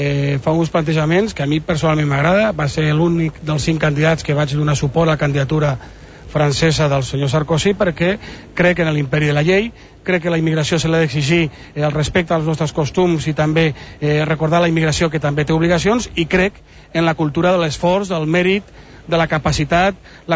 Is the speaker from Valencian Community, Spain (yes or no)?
no; Catalonia, Spain; Sí, sóc català i espanyol.